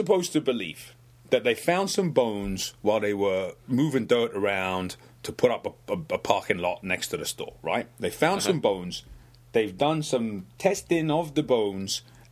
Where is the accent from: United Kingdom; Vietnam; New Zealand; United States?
United Kingdom; England; And I'm from England.